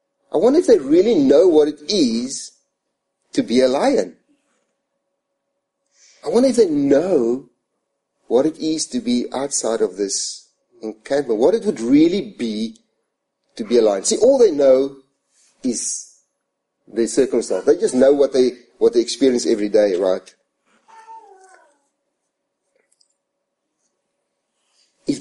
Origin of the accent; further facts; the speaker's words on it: South Africa; Now, I know I'm from Africa, and we in South Africa, in the northern parts